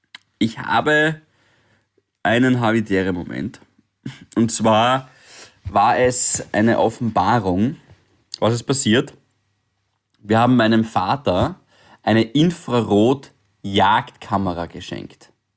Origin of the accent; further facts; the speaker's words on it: Styria, Austria; natürlich als Steirer mit Kernel und so weiter